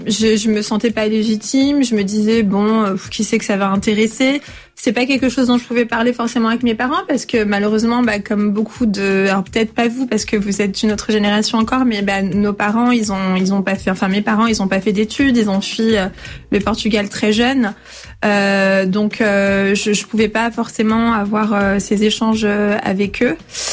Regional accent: Paris, Île-de-France, France; Donc je suis née à Paris et très tôt, j'ai été plongée dans le monde de la littérature

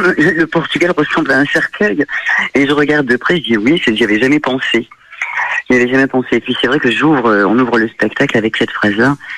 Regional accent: Clermont-Ferrand, Auvergne-Rhône-Alpes, France; Moi, je suis originaire de Clermont-Ferrand

